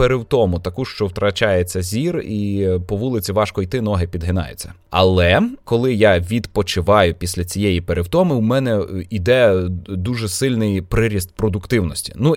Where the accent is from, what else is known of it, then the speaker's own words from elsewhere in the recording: Kolomyia, Ivano-Frankivsk Oblast, Ukraine; я помітив, що Коломия геть не така, як я собі уявляв. Ну, тобто, моє рідне місто.